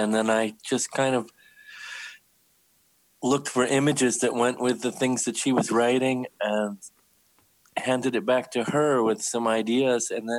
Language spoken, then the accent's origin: English; Ithaca, New York, United States; I grew up here in Ithaca. I've been playing music for about 45 years.